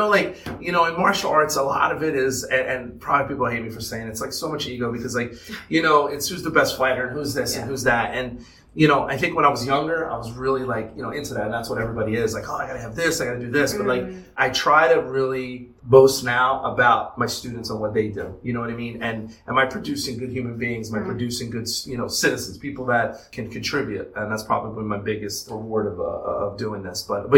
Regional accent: Burlington, New Jersey, United States; bringing it back to my hometown of Burlington, New Jersey

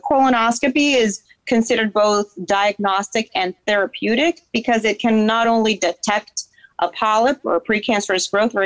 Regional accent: Dominican Republic; moved away as an adult; now in United States; So I'm from Dominican Republic originally. I did my residency in Boston. After 4 years of very cold weather, I decided to move to sunny Florida.

